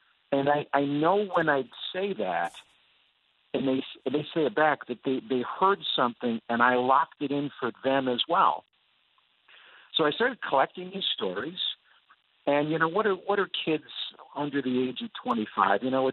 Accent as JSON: {"language": "English", "town": "Twin Cities", "region": "Minnesota", "country": "United States", "tie": "born or raised there", "said": "I grew up in the Twin Cities area, and we had sheep as a kid."}